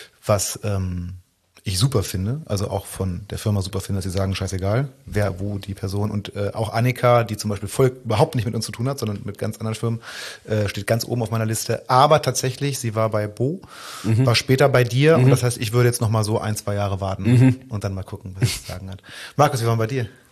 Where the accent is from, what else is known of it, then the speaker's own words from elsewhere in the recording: Braunschweig, Lower Saxony, Germany; aus meiner Heimatstadt Braunschweig.